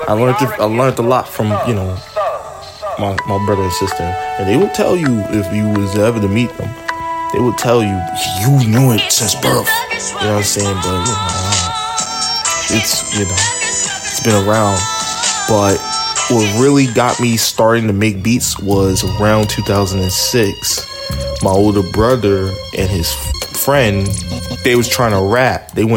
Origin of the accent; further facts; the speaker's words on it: Brooklyn, New York, United States; now in Atlanta, United States; I'm from Brooklyn, born and raised, and I'm currently living in Atlanta right now.